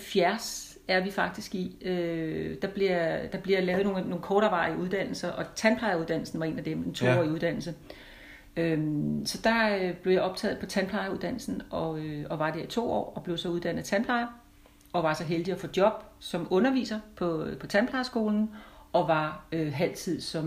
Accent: Copenhagen, Capital Region of Denmark, Denmark; jeg er i Haderslev. Jeg bor i Haderslev, det har jeg gjort i mange år efterhånden, men oprindeligt, som man sikkert også kan høre på mig, så kommer jeg fra København.

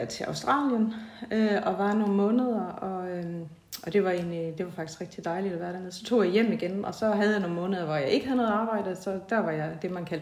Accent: Ribe, Region of Southern Denmark, Denmark; så kommer jeg jo ud fra Ribe, øst for Ribe, der er jeg vokset op og har boet indtil jeg blev student og flyttede hjemmefra.

